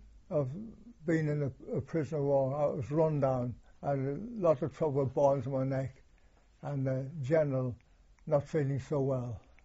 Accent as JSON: {"language": "English", "town": "Smethwick", "region": "West Midlands", "country": "United Kingdom", "tie": "born or raised there", "said": "Back in my hometown, I went to see my mum and dad and my brothers and sisters at Smethwick, yes."}